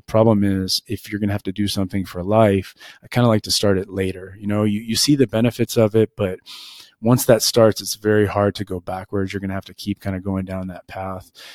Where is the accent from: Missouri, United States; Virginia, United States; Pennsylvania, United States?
Missouri, United States; St. Louis; And I'm from St. Louis, and you know, we're a baseball town.